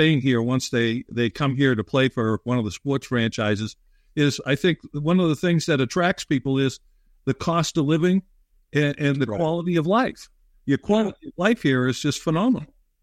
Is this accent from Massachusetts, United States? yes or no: yes; Boston, Massachusetts, United States; Growing up in Boston, when anyone new comes into that community, it takes them a while